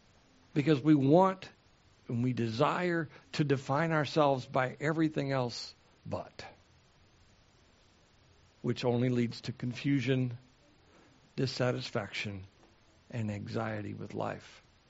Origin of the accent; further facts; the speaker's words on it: Texas, United States; It even supersedes my position as a Texan.